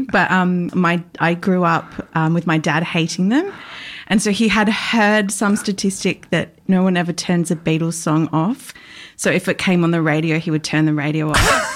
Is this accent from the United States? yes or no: no; Canberra, Australian Capital Territory, Australia; now in Melbourne, Australia; I'm from Canberra, but I studied in Adelaide.